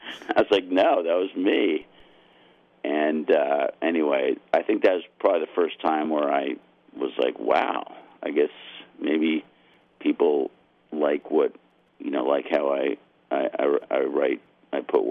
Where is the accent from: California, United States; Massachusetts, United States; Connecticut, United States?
Connecticut, United States; I grew up in Connecticut, and my grandmother was always encouraging me to write.